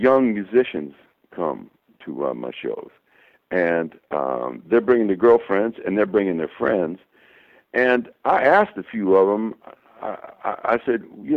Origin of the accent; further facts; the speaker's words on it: United States; I'm an American musician.